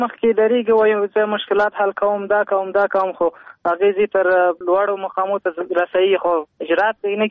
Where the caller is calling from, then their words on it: Kabul, Afghanistan; د کابل ولایت برشناکوت څخه